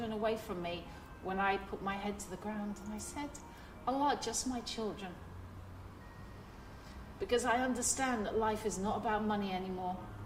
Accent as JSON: {"language": "English", "region": "London", "country": "United Kingdom", "tie": "born there", "said": "I was born in London to parents who had lost their faith."}